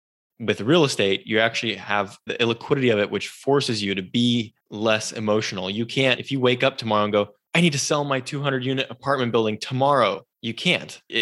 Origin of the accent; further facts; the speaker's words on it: California, United States; And the other major influence was growing up in Silicon Valley, a lot of tech startups, you know, the big tech companies and things like that.